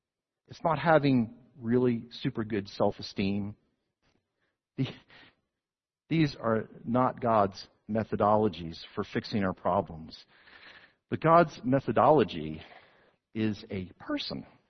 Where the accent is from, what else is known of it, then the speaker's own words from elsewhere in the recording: New Jersey, United States; I'm from New Jersey. You think New Jersey is all like concrete and asphalt. No, it's not.